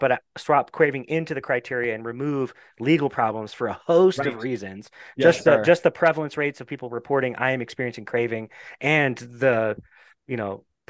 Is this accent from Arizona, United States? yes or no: yes; Phoenix, Arizona, United States; I'm from Phoenix, Arizona. And so meth was a big deal.